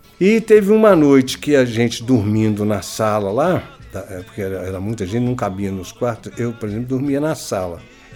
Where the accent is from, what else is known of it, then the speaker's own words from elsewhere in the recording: Porteirinha, Minas Gerais, Brazil; Então aí é muito a minha infância lá em Porteirinha.